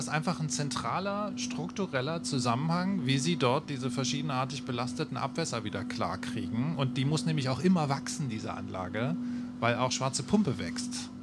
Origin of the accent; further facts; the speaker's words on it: Dresden, Saxony, Germany; born there; now in Berlin, Germany; denn ich bin in Dresden geboren und wohne in Berlin und musste dann jede Woche nach Cottbus pendeln.